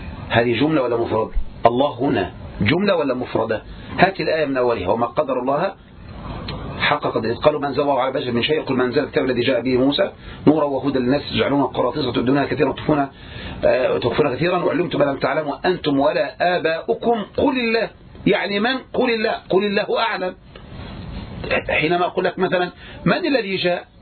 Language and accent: Arabic; Egypt; ولهذا عندنا في مصر دائما يقطر ايش؟ ياهو كده